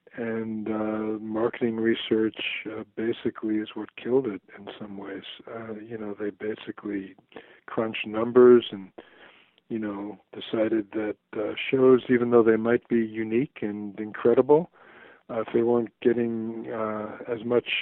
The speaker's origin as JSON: {"language": "English", "region": "New York", "country": "United States", "said": "I used to listen to that station growing up. That was I lived in New York. I'm originally from New York."}